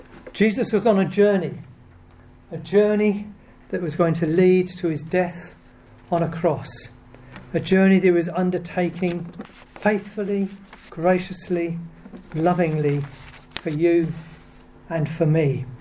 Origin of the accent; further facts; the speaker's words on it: United Kingdom; She was American, I'm British, I suppose that's why it is, really.